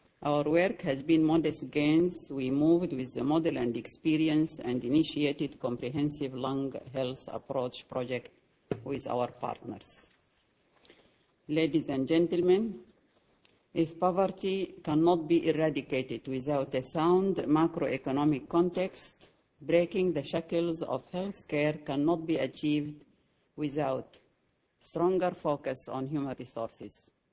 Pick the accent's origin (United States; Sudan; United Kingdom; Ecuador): Sudan; I come from Sudan, the largest country in Africa and one of the least developed